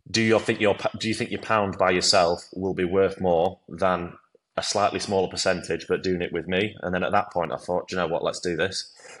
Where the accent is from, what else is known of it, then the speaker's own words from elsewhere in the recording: Leeds, Yorkshire and the Humber, United Kingdom; So I'm from Leeds, but I worked in Manchester. I moved to Manchester out of uni.